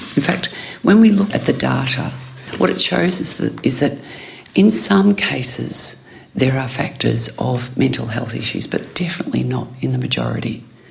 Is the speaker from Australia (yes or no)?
yes; Australia; as an Australian, I'm so proud of so many aspects of our society